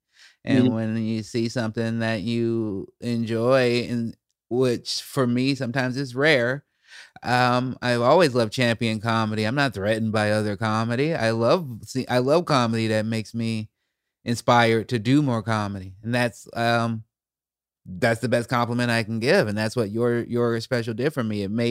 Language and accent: English; Chicago, Illinois, United States; now in Salem, United States; I was from Chicago, but I end up in this town called Salem, Oregon